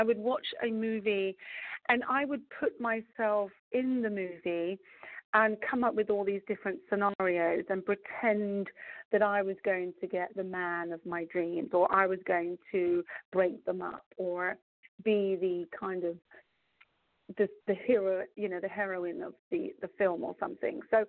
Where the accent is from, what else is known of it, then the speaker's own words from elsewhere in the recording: England, United Kingdom; now in Manhattan, United States; I'm from England, actually. I'm from England. But I've lived in Manhattan for 5 years. I love it here.